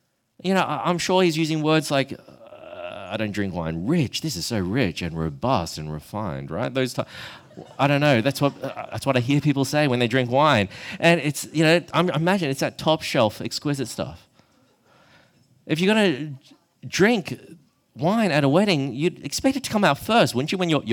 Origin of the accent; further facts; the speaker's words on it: Australia; born there; I'm Australian born, but As you can see, my ethnic background is Chinese.